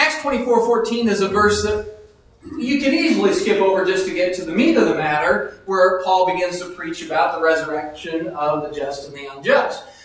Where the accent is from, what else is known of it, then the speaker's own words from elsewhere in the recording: Washington, United States; I'm from the Seattle area.